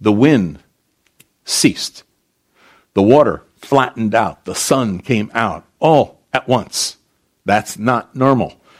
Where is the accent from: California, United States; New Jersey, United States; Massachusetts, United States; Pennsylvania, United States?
New Jersey, United States; This is I'm from Jersey. No one will let you do that in New Jersey.